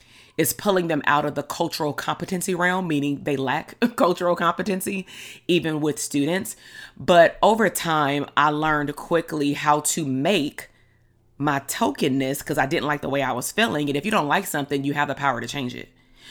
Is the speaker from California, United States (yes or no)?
yes; Compton, California, United States; actually, I'm from Compton.